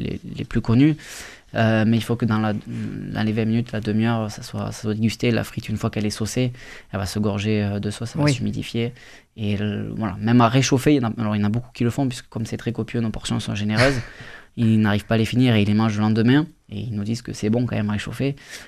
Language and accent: French; Occitanie, France; mon associé … on est français, il est bourguignon, je suis gersois.